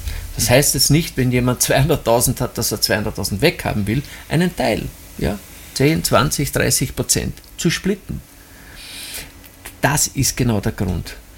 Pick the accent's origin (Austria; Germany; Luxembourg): Austria; als Österreicher